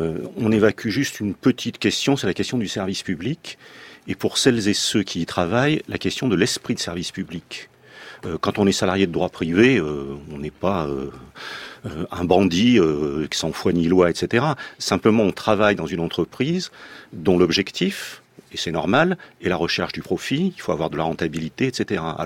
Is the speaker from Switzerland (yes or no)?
no; Auvergne-Rhône-Alpes, France; Bon, donc ça veut dire que moi je suis savoyard aussi.